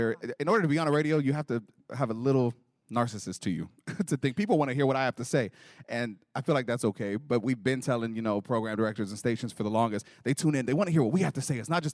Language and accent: English; Lubbock, Texas, United States; moved away as an adult; now in San Antonio, United States; And then about 19, moved from Lubbock, Texas, which is my hometown, to San Antonio.